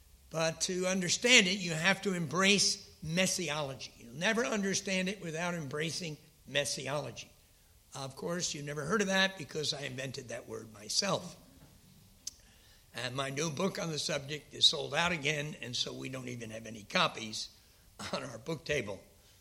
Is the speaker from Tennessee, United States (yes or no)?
no; New York, United States; now in United Kingdom; People, since I'm from New York, say, when are you going home?